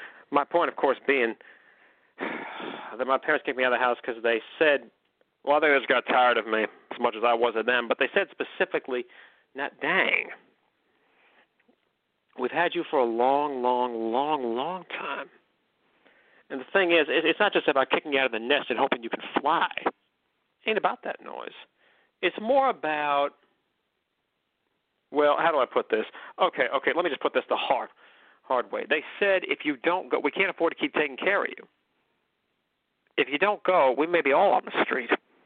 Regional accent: McKinleyville, California, United States; he had stopped in my hometown of McKinleyville, California.

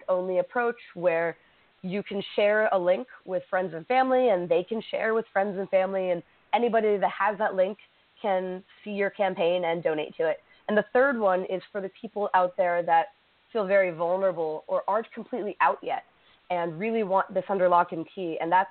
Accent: Orlando, Florida, United States; So I grew up in Orlando, and the first club that I ever went to, a gay club, was Pulse.

